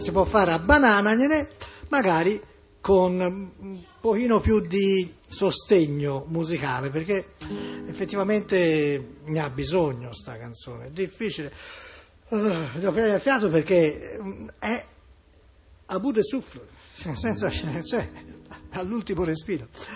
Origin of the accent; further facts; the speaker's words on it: Tuscany, Italy; perché non siamo fiorentini, siamo toscani, abbiamo lo scherzo, la burla ce l'abbiamo dentro